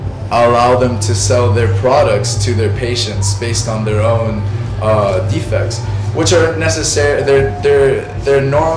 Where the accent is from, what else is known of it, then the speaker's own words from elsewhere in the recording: Miami, Florida, United States; I'm from Miami, Florida.